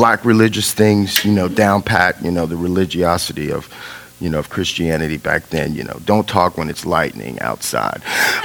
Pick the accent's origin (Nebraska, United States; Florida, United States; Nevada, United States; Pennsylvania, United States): Florida, United States; Miami; I'm born and raised in Miami, Florida, in 1968.